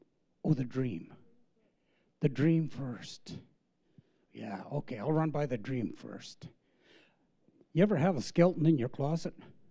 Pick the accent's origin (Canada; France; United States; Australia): Canada; So, and I'm a Canadian, and I had a criminal record